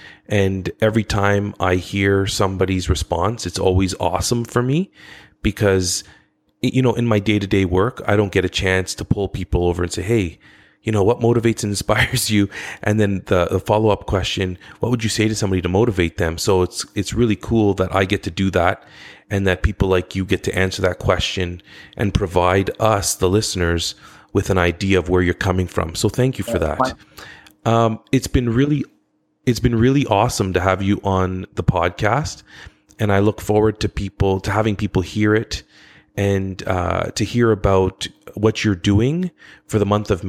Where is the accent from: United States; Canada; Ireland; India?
Canada; Ottawa, Ontario; I'm from Ottawa originally. I was born and raised in Ottawa, but my parents came over to Canada from Lebanon.